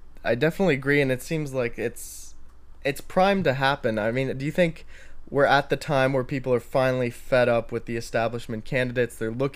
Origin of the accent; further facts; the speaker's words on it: California, United States; And it seems like in California, growing up in California, it's a very similar case probably to New York